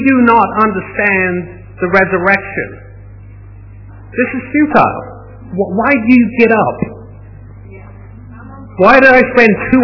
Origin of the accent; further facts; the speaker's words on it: England, United Kingdom; It's because I'm English that I don't get that fired up.